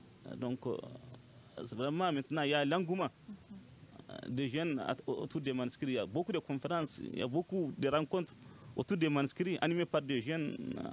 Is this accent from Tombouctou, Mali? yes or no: yes; Timbuktu, Tombouctou, Mali; Je suis de Tombouctou.